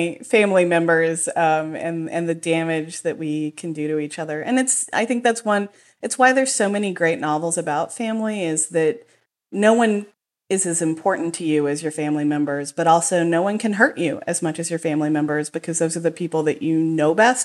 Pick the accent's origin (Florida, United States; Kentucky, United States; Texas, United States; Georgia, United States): Texas, United States; Even I can't help having this kind of outside love for my home state, even when it's doing so many things wrong and has so many difficulties on its own, as well as wonderful things here in Texas.